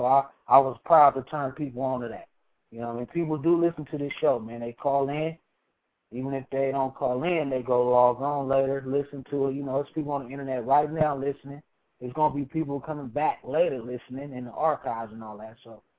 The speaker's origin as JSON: {"language": "English", "region": "California", "country": "United States", "lives_now": "Sacramento, United States", "said": "I'm from the Bay Area, but I live in Sac for like 10-plus years."}